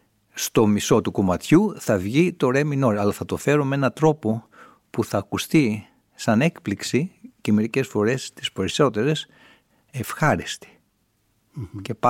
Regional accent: Greece; σαν Έλληνας συνθέτης που θεωρώ ότι είμαι, βέβαια έχω σπουδάσει στις Ηνωμένες Πολιτείες, θεωρώ ότι η μουσική που άκουσα σαν παιδί είναι ακόμα μέσα μου

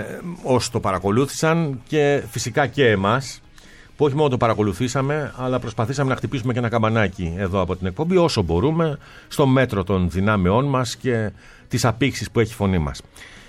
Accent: Peloponnese, Greece; Δηλαδή εκεί στην πατρίδα μου τη Μεσσηνία, καμιά φορά που επισκέπτομαι.

